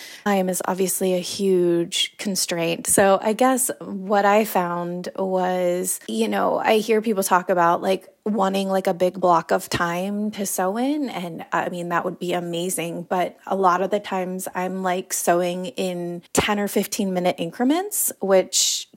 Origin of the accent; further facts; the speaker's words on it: Portland, Oregon, United States; I'm from Portland, Oregon